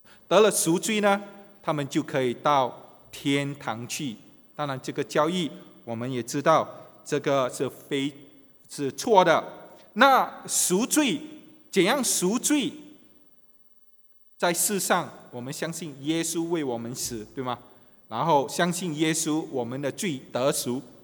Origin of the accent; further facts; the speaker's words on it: Guangdong, China; 这个观点呢就像我们广东人所常用的